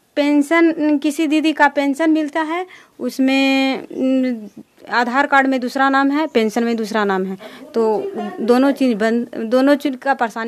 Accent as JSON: {"language": "Hindi", "town": "Purai", "region": "Bihar", "country": "India", "said": "मैं पुरै गाँव की रहने वाली हूँ और नालंदा जिला के हरनौत प्रखंड के पुरै गाँव में सीएम का काम करती हूँ।"}